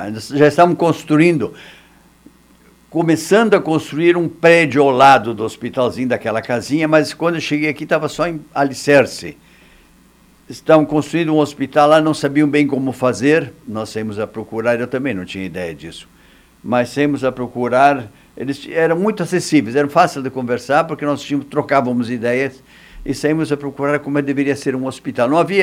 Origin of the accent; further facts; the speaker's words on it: Passo Fundo, Rio Grande do Sul, Brazil; also born or lived in Porto Alegre; now in Timbó, Brazil; Eu me formei em Porto Alegre, eu sou de Passo Fundo.